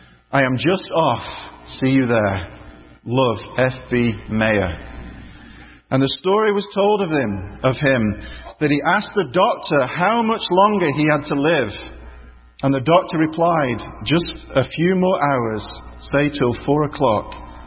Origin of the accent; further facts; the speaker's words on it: Oldham, North West England, United Kingdom; not far from my hometown of Oldham in Lancashire in the north of England.